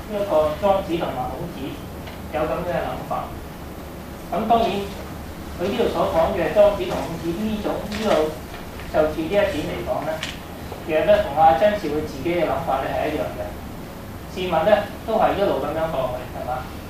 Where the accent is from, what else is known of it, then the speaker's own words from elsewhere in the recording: China; 就係話我哋中國人當然係好。有時都會執著自己本身中國的文化